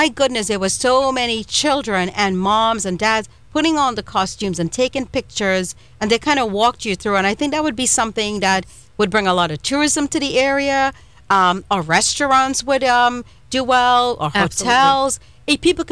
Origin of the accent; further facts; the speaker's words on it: Trinidad & Tobago; I'm from Trinidad.